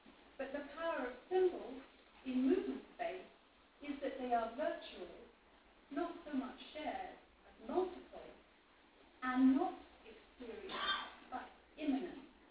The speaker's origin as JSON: {"language": "English", "town": "Bolton", "region": "North West England", "country": "United Kingdom", "said": "I come from Bolton."}